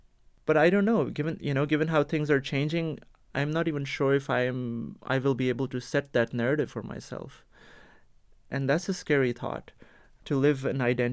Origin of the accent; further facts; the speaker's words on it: Pakistan; growing up in Pakistan, terrorism was never a very foreign concept to us.